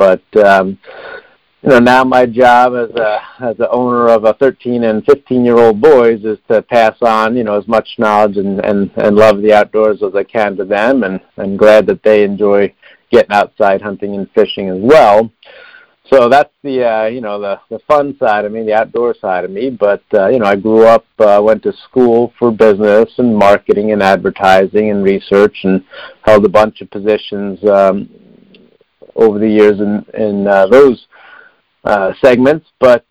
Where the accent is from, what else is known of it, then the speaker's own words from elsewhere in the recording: New York, United States; I grew up in Putnam County, New York. Spent ton of time outdoors, somewhat rural area, and more suburban now. It's about 40 miles north of New York City.